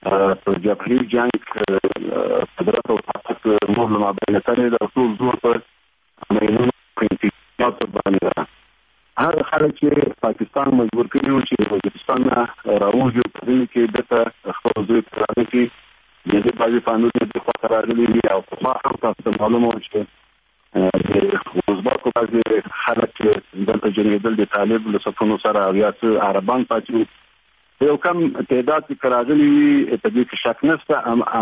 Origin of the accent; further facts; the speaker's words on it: Ghazni, Afghanistan; زه هم د غزنی سړی یم